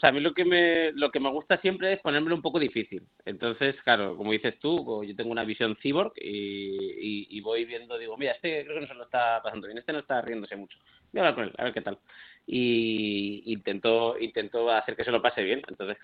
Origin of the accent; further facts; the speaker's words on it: Bilbao, Basque Country, Spain; tengo mucha familia en Bilbao y yo estuve allí hasta los 7-8 años. Pero que además me crié en Ocharcuaga, ¿sabes? Uh-huh. Cerca de Ocharcuaga